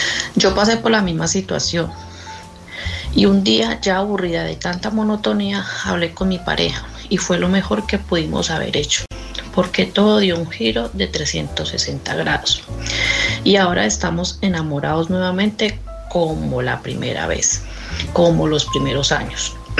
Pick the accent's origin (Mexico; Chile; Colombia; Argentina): Colombia; now in Alcorcón, Spain; soy colombiana y les hablo desde mi puesto de trabajo en Alcorcón, Madrid.